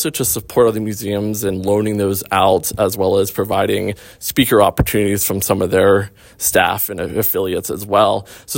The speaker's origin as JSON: {"language": "English", "region": "Pennsylvania", "country": "United States", "tie": "born or raised there", "said": "I grew up in Western Pennsylvania"}